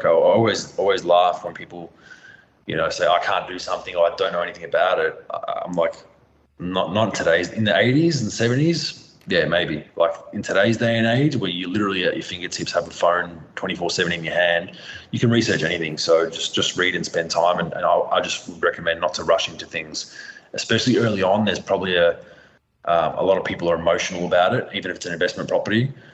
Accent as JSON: {"language": "English", "town": "Endeavour Hills", "region": "Victoria", "country": "Australia", "tie": "born or raised there", "said": "What I grew up in Endeavour Hills, I think they were probably 205 or 210 or even 2 metres. So, yeah, grew up ducking your head a lot."}